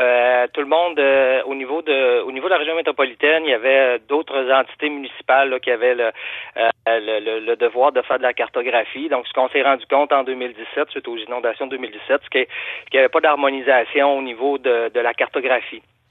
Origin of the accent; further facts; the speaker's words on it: Quebec, Canada; Moi, je viens de Vaudreuil-Soulanges, donc il y a la ville de Rigaud qui est fortement touchée.